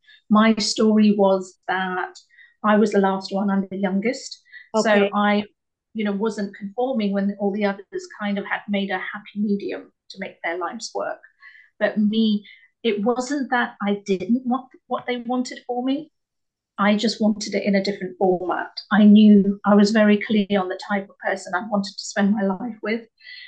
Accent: England, United Kingdom; I'm a British Asian being Indian. Because I know Asian is different in different parts of the world, but Indian, British woman, and I'm second generation in my family.

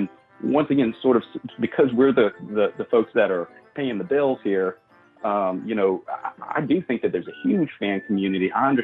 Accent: Louisiana, United States; And as an example, we're from Louisiana.

